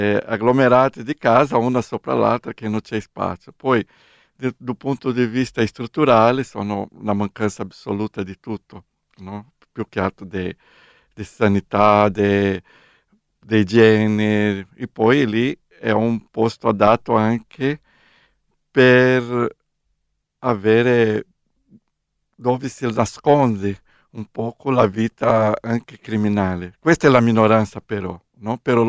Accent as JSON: {"language": "Italian", "region": "São Paulo", "country": "Brazil", "tie": "born there", "second_language": "Italian", "lives_now": "Recife, Brazil", "said": "Sono nato a São Paulo, però sono trasferito a Recife già da più di 30 anni ormai. Mi sento più recifense anziché paulistano."}